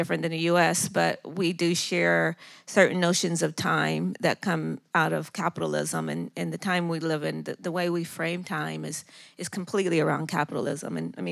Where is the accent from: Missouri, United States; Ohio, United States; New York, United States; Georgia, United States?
Ohio, United States; my own experience growing up in Southwest Ohio in a hyper-incarcerated community where I saw my loved ones in and out of prison